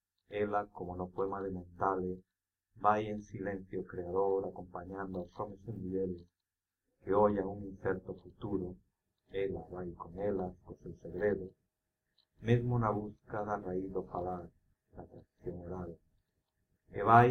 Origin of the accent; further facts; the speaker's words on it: Galicia, Spain; os galegos podemos achegar a súa obra como a unha obra propia